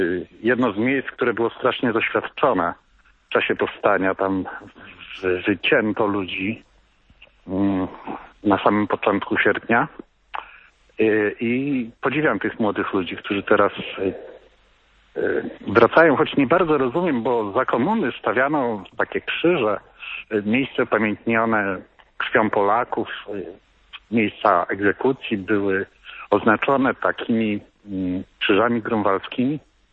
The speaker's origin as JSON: {"language": "Polish", "town": "Warsaw", "region": "Masovian Voivodeship", "country": "Poland", "tie": "born or raised there", "said": "nie urodziłem się w Warszawie, wychowałem się na Woli."}